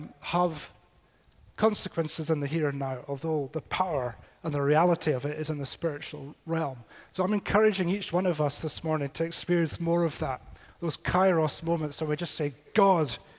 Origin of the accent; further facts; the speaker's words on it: Isle of Skye, Scotland, United Kingdom; I come from Skye, and Talisker whiskey is a big industry up there. And I know the part of Skye where all that's made.